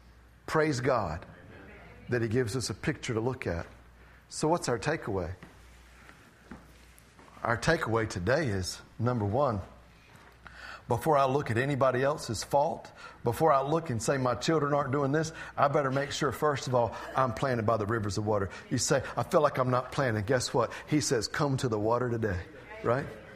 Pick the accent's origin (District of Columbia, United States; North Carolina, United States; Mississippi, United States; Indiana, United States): North Carolina, United States; Tyro; Somebody asked me, hey, where are you from? I was born and raised in Tyro, North Carolina.